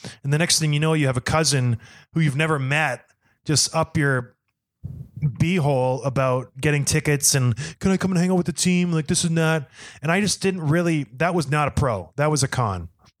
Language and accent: English; Edmonton, Alberta, Canada; born there; I was born in Edmonton